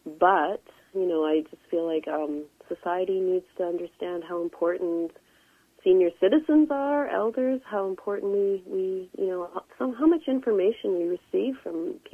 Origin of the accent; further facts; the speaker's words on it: Calgary, Alberta, Canada; As a kid growing up in Calgary, as a young brown girl